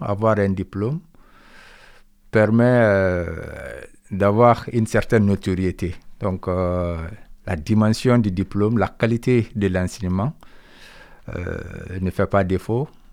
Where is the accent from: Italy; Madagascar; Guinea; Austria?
Guinea; Conakry; now in France; je suis guinéen. Je suis arrivé en France dans le cadre de mes études de droit